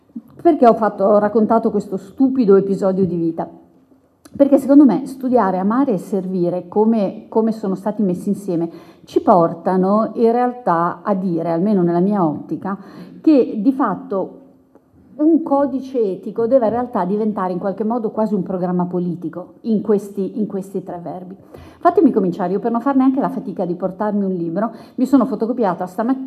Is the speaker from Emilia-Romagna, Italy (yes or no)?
yes; Bologna, Emilia-Romagna, Italy; Io sono di Bologna